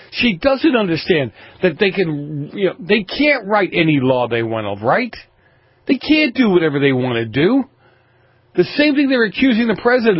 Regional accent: Boston, Massachusetts, United States; I grew up in Boston, right near College Row

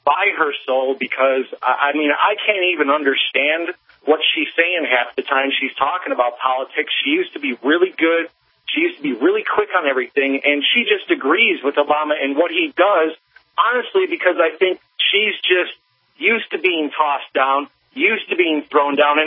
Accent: Illinois, United States; now in San Antonio, United States; I'm from Illinois. I moved to San Antonio about a year ago, and I got to say I couldn't be happier.

